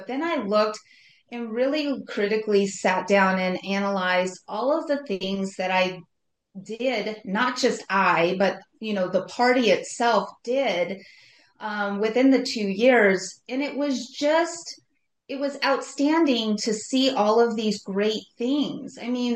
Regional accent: Colorado, United States; I mean, I was from the Western Slope, a very rural community. And within my rural community, I know what it takes to get things done

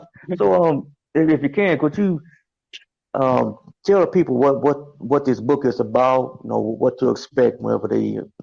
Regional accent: Louisiana, United States; I'm originally from Louisiana. Now, when I was from in Louisiana, we did Rest and Easy.

